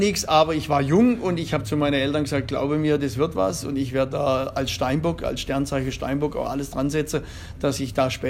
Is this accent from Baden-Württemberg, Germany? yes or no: yes; Eiklershütten, Baden-Württemberg, Germany; aufgewachsen am Fuße des Feldbergs in so einem kleinen Bergdorf Eiklershütten. Bin dort auch zur Schule gegangen, Grundschule, Realschule